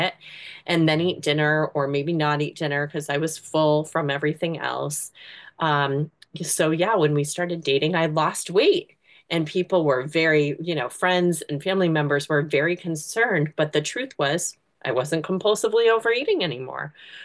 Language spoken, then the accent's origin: English; Massachusetts, United States; I'm from Massachusetts.